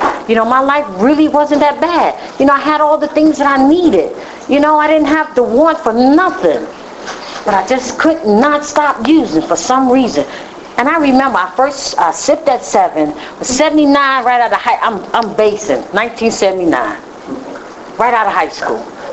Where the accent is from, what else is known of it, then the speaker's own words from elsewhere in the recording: Brooklyn, New York, United States; I'm going to tell you just a little bit about me because I'm originally from Brooklyn. I am an only child.